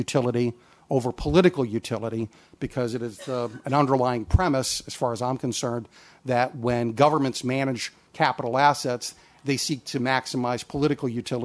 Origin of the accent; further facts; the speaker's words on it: Connecticut, United States; because we're both from Connecticut